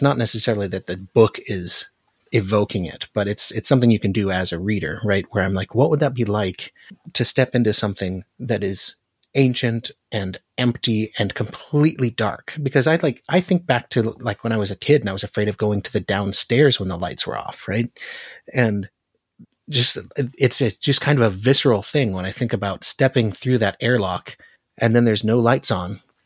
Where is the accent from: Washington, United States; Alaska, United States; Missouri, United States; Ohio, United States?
Alaska, United States; Yeah, whereas I'm from Alaska.